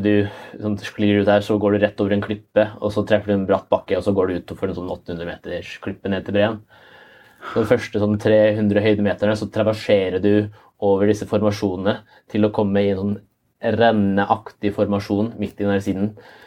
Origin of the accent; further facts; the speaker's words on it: Trondheim, Trøndelag, Norway; Jeg var født i Trondheim. Jeg er jo egentlig trønder, det hører du helt klart.